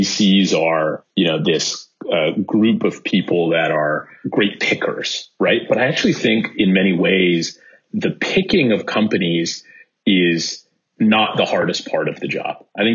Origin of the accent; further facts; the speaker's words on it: California, United States; I grew up in the Bay Area, so I grew up watching you on TV.